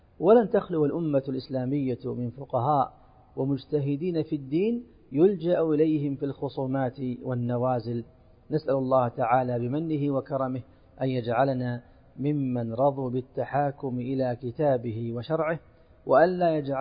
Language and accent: Arabic; Saudi Arabia; على بلادنا المملكة العربية السعودية